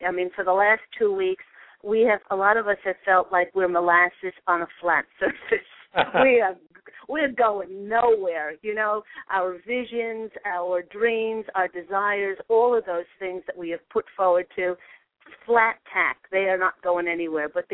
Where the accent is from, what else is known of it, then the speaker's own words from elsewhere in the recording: New York, United States; I spent my youth, large part of my youth, in East Mauritius.